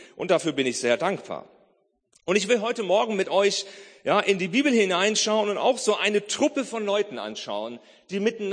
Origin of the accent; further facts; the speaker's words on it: Celle, Lower Saxony, Germany; aber in meiner Teenagerzeit habe ich in Celle gelebt, ja, das ist meine Geburtsstadt, ja, wo ich also herstamme, Celle in der Südheide.